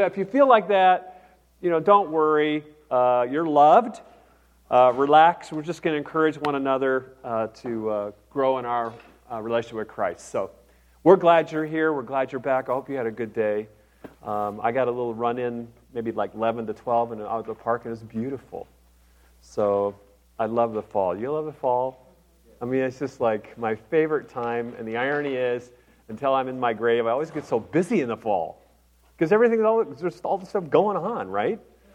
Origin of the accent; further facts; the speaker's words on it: Minnesota, United States; But one of our favorite memories was to go to my home state, yes, it's God's country, Minnesota